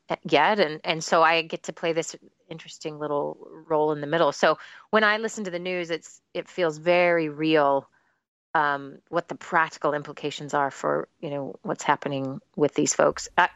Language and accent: English; United States; but they also see me as powerful because I'm American, even though I'm not powerful.